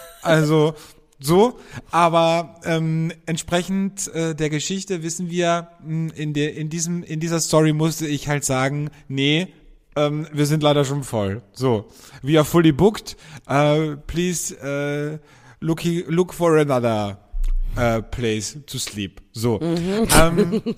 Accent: Austria; bei uns in Österreich

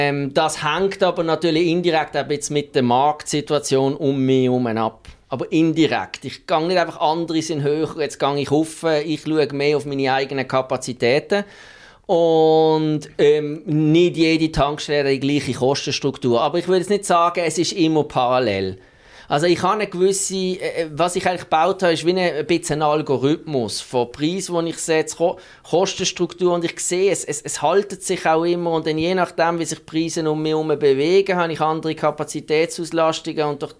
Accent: Muttenz, Basel-Landschaft, Switzerland; Ich bin in Muttens aufgewachsen, habe die ersten 21 Jahre von meinem Leben in Muttens gelebt.

